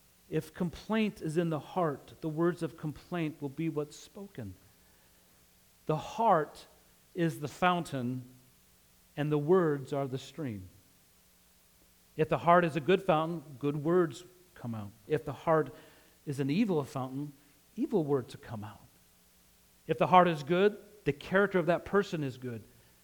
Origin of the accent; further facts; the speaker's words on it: Utah, United States; accent: Western drawl; Now, I'm from Utah, and some people will say that I have a Western drawl, kind of draw our words out, but we say you all like normal people.